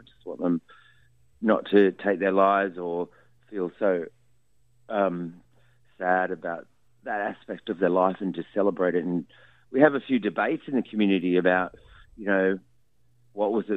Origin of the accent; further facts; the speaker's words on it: New South Wales, Australia; Well, I'm a Narigo person, so we're the snow people, so we come from the Snowy Mountains area.